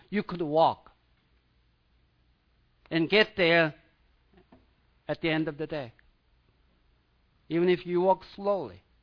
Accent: South Korea; Really, I'm from South Korea. I was born and lived in that culture

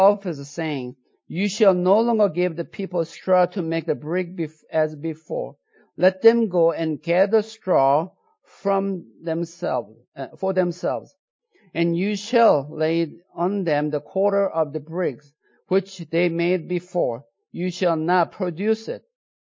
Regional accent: South Korea; when I was growing up in South Korea

